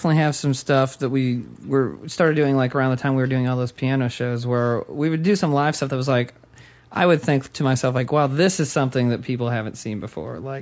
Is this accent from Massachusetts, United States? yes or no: no; South Dakota, United States; I mean, I'm from South Dakota. I have no idea how show business stuff works